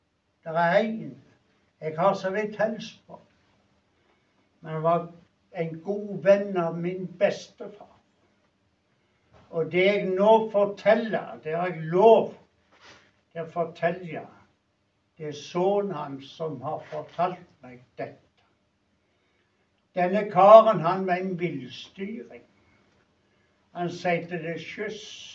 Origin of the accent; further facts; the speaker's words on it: Fiskå, Rogaland, Norway; Jeg er fra Fiskå nå. En times reise fra Stavanger.